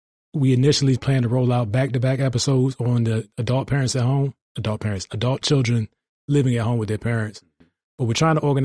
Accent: Jamaica; My wife don't believe I'm Jamaican.

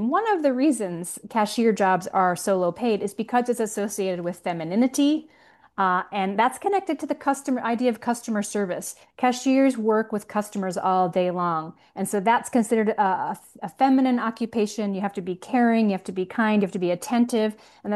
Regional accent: Utah, United States; born or raised there

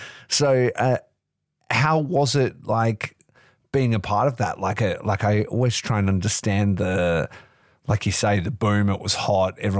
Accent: Australia; It's I always talk about this and kind of the difference growing up as like an Australian fan versus, you know, the people and friends I have in America

